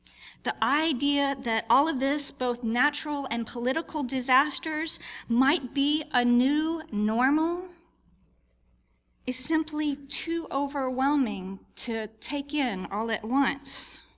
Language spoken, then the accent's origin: English; Pensacola, Florida, United States; In my hometown of sunny Pensacola, Florida